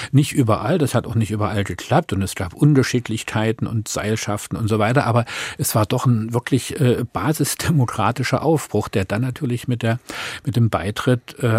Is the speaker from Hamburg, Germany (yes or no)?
no; Dresden, Saxony, Germany; Also ich bin ja in Dresden aufgewachsen